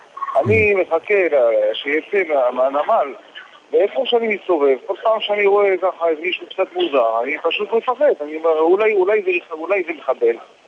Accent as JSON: {"language": "Hebrew", "town": "Algiers", "region": "Algiers Province", "country": "Algeria", "tie": "born or raised there", "said": "שגדלתי איתו באלג'יר"}